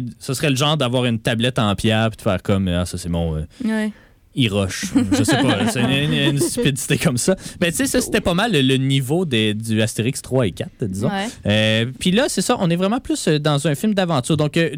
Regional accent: Quebec, Canada; pas parce que je suis québécois que j'aime le hockey

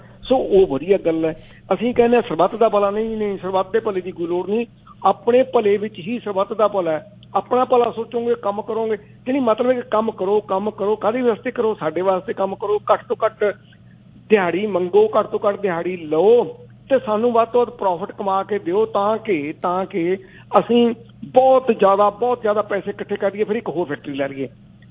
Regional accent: Punjab, India; now in Canada; ਮੇਰੇ ਪਿੰਡ ਦੇ 90% ਲੋਕਾਂ ਕੋਲੇ ਤਾਂ ਮੇਰੇ ਸ਼ਹਿਰ ਨੇੜਲਾ ਢਲਾਡਾ, ਉੱਥੇ ਤੱਕ ਜਾਣ ਦੀ ਟਿਕਟ ਖਰੀਦਣ ਜੋਗੇ ਪੈਸੇ ਨੀ, ਕੈਨੇਡਾ ਦੀ ਟਿਕਟ ਉਹਨਾਂ ਨੇ ਕਿੱਥੋਂ ਲੈਣੀ

